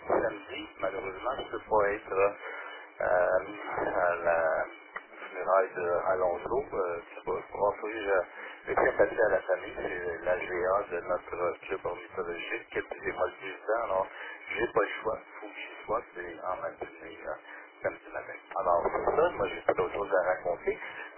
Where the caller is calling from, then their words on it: Saint-Lazare, Quebec, Canada; Et ici, on vient de Saint-Lazare.